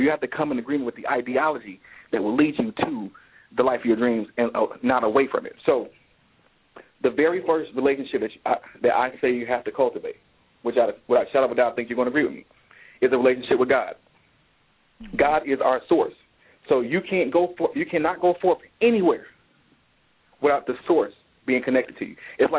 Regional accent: Detroit, Michigan, United States; I'm, as Billy said, I'm from Detroit, Michigan.

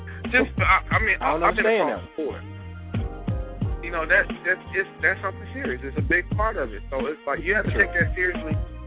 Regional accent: Mississippi, United States; Hell, I grew up in Mississippi.

